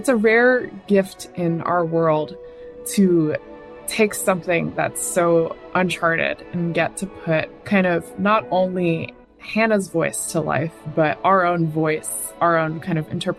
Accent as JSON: {"language": "English", "town": "Hillsborough", "region": "North Carolina", "country": "United States", "said": "principal bassoon of the ISO. I'm originally from Hillsborough, North Carolina"}